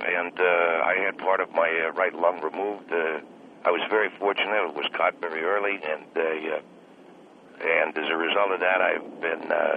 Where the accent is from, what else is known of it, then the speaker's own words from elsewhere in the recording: United States; As an American, to smoke a cigarette, there's no law against smoking cigarettes in commercials.